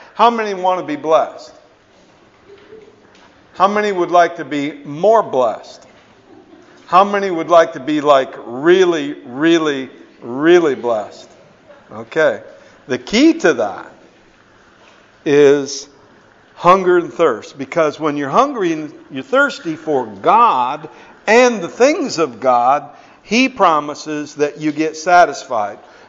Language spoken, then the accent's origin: English; United States; I'm an American. Maybe you can tell that by my accent.